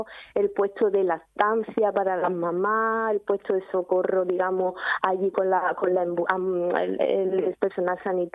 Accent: Marchena, Andalusia, Spain; Mira, la Feria de Marchena tiene uno de los mejores recintos feriales, no porque sea mi pueblo ni mi feria, sino porque es que es verdad

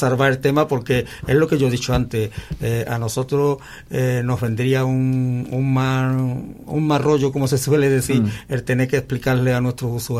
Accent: El Saucejo, Andalusia, Spain; He también hablado en mi pueblo, porque yo no soy de Osuna, soy del Saucejo

